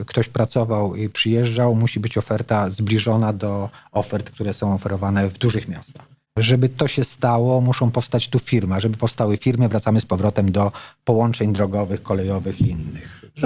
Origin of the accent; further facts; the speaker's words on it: Wrocław, Lower Silesian Voivodeship, Poland; urodziłem się we Wrocławiu, 45 lat, mieszkałem we Wrocławiu